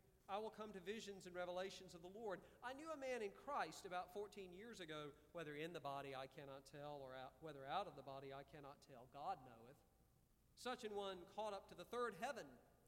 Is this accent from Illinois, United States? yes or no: no; Valdosta, Georgia, United States; Doc Holliday's from my hometown of Valdosta, Georgia.